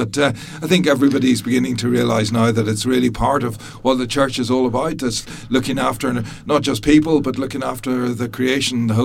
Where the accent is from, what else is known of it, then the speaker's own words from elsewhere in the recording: Belfast, Northern Ireland, United Kingdom; now in Youghal, Ireland; I grew up in Belfast originally